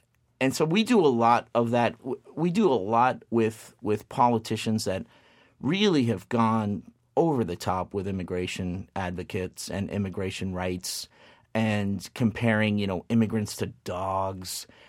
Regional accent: Puerto Rico; it's just part of the culture as I was growing up in Puerto Rico

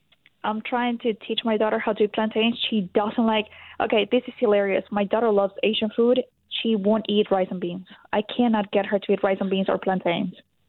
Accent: Venezuela; My family's from Colombia. I just happened to be born in Venezuela, born and raised in Venezuela.

